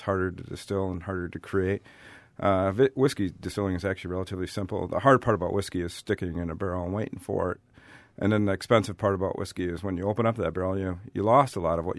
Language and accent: English; Merrill, Wisconsin, United States; moved away as an adult; also born or lived in Minnesota; I grew up in Wisconsin. I grew up in Merrill, Wisconsin, but then I went to school at the University of Minnesota, and I was living there.